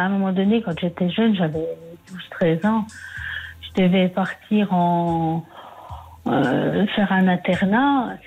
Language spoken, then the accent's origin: French; France; Moi, je suis française.